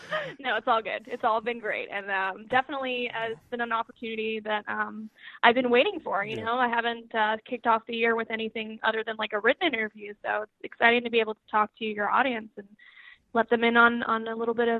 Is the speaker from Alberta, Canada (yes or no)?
no; Quebec, Canada; growing up in Canada, the part that I grew up in, especially Quebec overall, it's different than the rest of Canada.